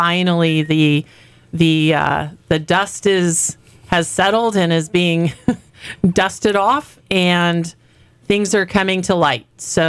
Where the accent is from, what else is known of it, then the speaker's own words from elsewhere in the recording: United States; So I'm an American. My ancestors fought in the American Revolution.